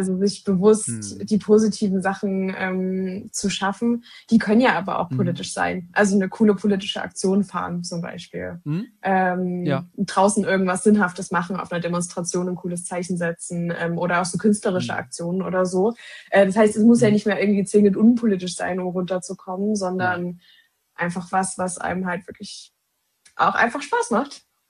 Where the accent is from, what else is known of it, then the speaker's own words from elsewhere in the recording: Dresden, Saxony, Germany; Ich bin auch Dresdnerin